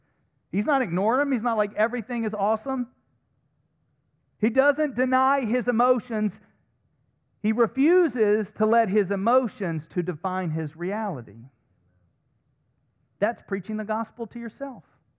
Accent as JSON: {"language": "English", "region": "the South", "country": "United States", "tie": "born or raised there", "said": "because I grew up in the South going to church, and I saw this man on a stage wearing a suit"}